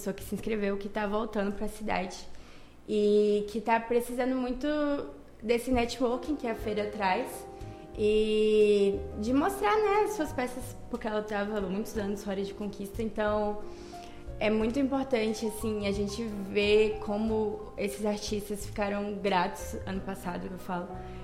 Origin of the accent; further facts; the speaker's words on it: Piatã, Bahia, Brazil; talvez artistas lá da minha cidade de Piatã